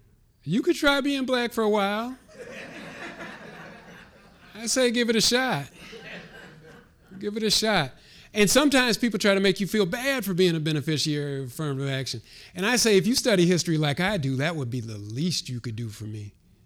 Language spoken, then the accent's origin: English; Los Angeles, California, United States; now in Amherst, United States; So coming here, you know, I was coming from Los Angeles. And so coming here, one of my big fears was like, oh my goodness, you know, coming from one of the most racially, ethnically, you know, culturally diverse places in the United States, coming to Amherst, Massachusetts.